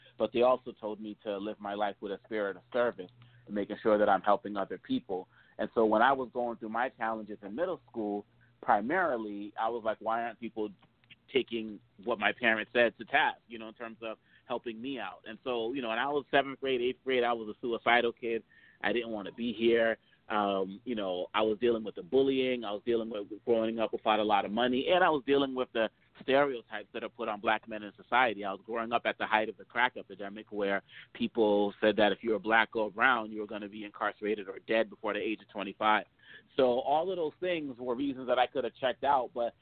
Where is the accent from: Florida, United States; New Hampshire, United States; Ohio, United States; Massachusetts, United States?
Massachusetts, United States; Boston; born or raised there